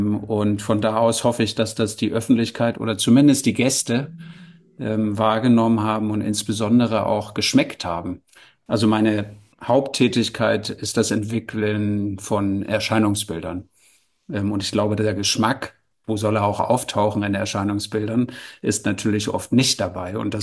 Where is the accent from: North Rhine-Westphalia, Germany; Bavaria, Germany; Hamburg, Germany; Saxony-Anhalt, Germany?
Hamburg, Germany; also born or lived in Braunschweig / London; Ich stamme aus Hamburg, daher auch das Moin Moin.